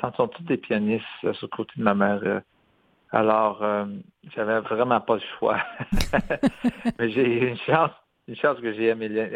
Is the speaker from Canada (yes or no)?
yes; Canada; now in United States; Et puis, je dois dire aussi le fait que je suis Canadien